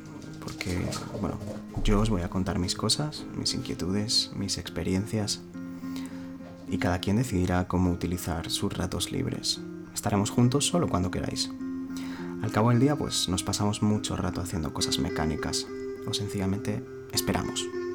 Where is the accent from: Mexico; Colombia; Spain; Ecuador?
Spain; Asturias; born there; now in Madrid, Spain; Y bueno, nací en Asturias por primera vez y ahora intento sobrevivir en Madrid. Tengo 30 años